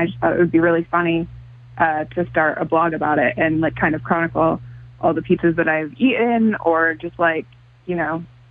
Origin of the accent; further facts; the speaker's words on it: Michigan, United States; I'm originally from Michigan, so I've been to places in Michigan.